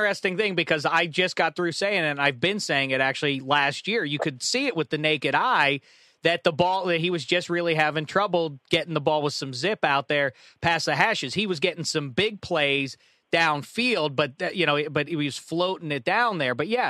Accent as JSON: {"language": "English", "town": "Pittsburgh", "region": "Pennsylvania", "country": "United States", "said": "You didn't even stop to badmouth me because I said I'm from Pittsburgh."}